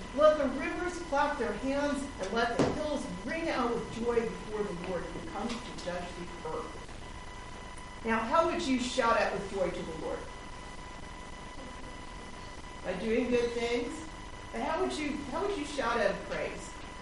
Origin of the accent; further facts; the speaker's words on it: the South, United States; Believe it or not, I was raised in the South, but the first time I went to a Baptist revival was in Utah.